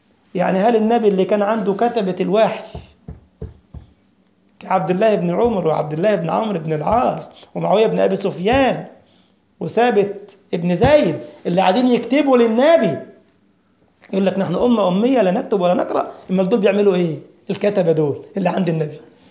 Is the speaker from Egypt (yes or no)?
yes; Egypt; now in Germany; أنا هنا في ألمانيا توقيتنا دلوقتي الساعة كام؟ 9:30 و5 هي في مصر نفس التوقيت عندي في بلدي مصر 9:30 و5 بالليل.